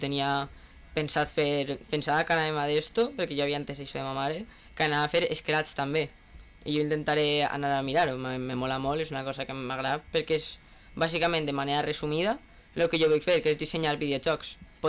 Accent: Burriana, Valencian Community, Spain; jo sóc de Burriana

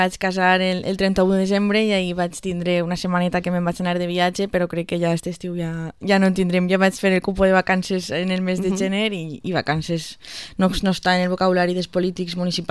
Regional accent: Vila-real, Valencian Community, Spain; veritat és que al final tot això ho fem per ciutadans i ciutadanes de Vila-real. Si jo no estimara el meu poble, no m'hauria ficat en política

